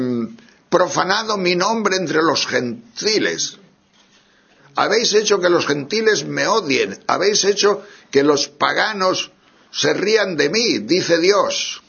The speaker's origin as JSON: {"language": "Spanish", "town": "Santa Cruz", "region": "Galicia", "country": "Spain", "said": "Es que yo soy de Santa Cruz, de La Coruña."}